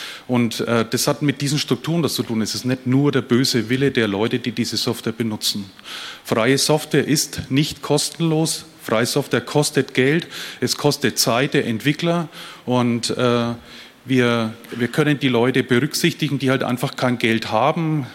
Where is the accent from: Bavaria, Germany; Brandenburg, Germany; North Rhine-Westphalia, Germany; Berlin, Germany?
Bavaria, Germany; Nuremberg; ich komme aus Nürnberg.